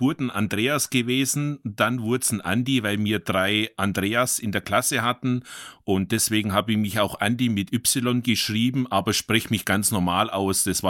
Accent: Garmisch-Partenkirchen, Bavaria, Germany; now in Sindelfingen, Germany; ich bin 1971 geboren. Jetzt könnt ihr alle selber ausrechnen, wie alt ich bin. Bin aus Garmisch-Partenkirchen gebürtig, wohne aber schon ewig lange jetzt in Baden-Württemberg, in Sindelfingen

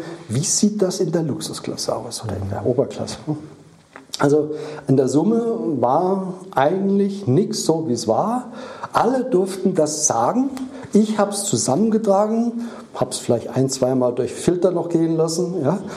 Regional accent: Rhineland-Palatinate, Germany; moved away; ich komme aus der Pfalz, bin dann nach Norden.

